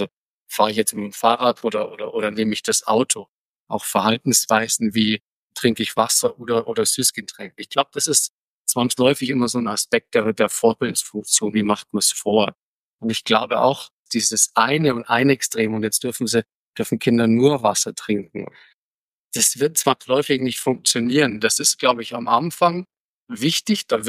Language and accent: German; Bavaria, Germany; ich bin im Berchtesgadener Land aufgewachsen